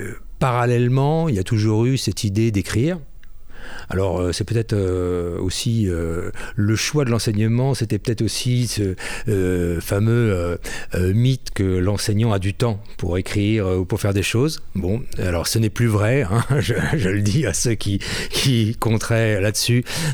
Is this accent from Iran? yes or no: no; Paris, Île-de-France, France; now in Bayonne, France; Voilà, je suis né à Paris au siècle dernier, je suis au Pays Basque depuis 20 ans.